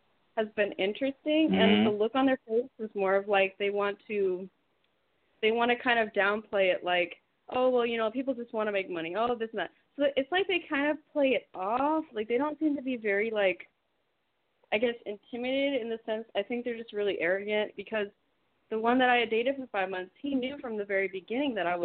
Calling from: Miami, Florida, United States; I'm calling from Miami.

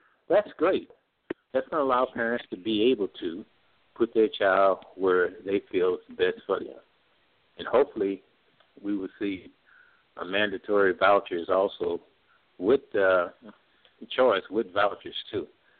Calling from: Midwest, United States; I'm calling from the Midwest.

